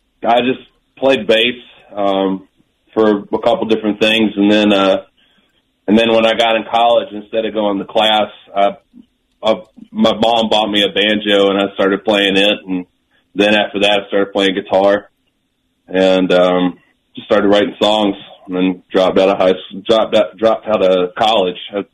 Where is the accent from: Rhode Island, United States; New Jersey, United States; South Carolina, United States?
South Carolina, United States; Aiken; Like it's a small retirement town. I grew up in Aiken.